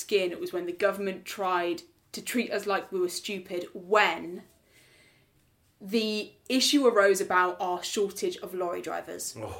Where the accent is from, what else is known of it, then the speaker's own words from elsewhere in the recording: Leeds, Yorkshire and the Humber, United Kingdom; I come from Leeds, and this is a place where I could not stay if I wanted a job in media.